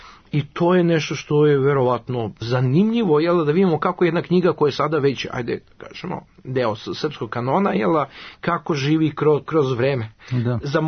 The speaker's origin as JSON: {"language": "Serbian", "region": "Belgrade", "country": "Serbia", "tie": "born there", "said": "Ja sam rođen na Crvenom krstu"}